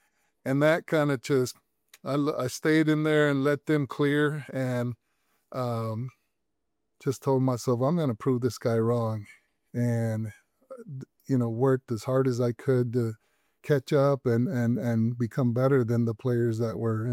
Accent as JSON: {"language": "English", "region": "Texas", "country": "United States", "tie": "born or raised there", "first_language": "es", "second_language": "English", "said": "growing up in Texas, football was king. And as I went on to high school, I was a late developer. I really transitioning from Spanish to English and stuff had kind of put me behind socially and mentally."}